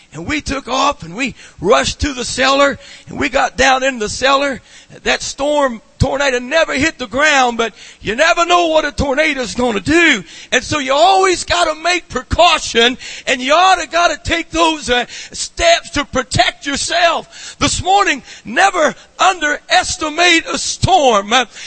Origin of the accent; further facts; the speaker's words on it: Lubbock, Texas, United States; I have a lot of stories about a kid growing up in Lubbock there and seeing those tornadoes all around.